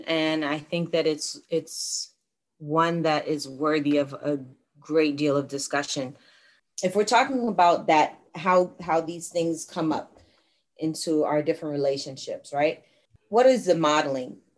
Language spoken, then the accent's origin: English; New York, United States; I grew up in a home, mind you, I grew up in New York, but my parents are from Caribbean background.